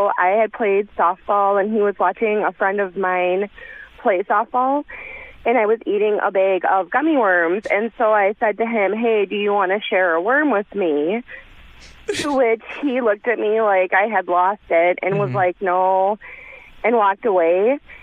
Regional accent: Wisconsin, United States; Wisconsin. I'm from Wisconsin.

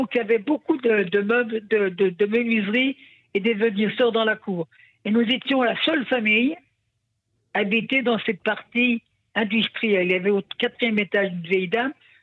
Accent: Paris, Île-de-France, France; born there; je suis née à Paris de parents polonais, des réfugiés polonais qui sont venus s'installer à Paris pour essayer d'améliorer leur niveau de vie.

